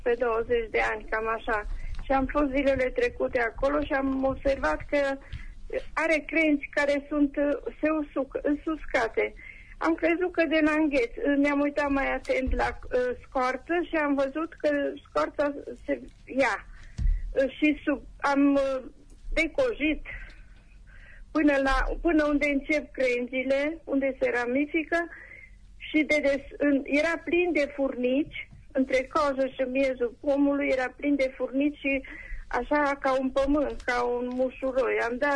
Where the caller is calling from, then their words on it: Târgu Mureș, Mureș County, Romania; din Târgu Mureș.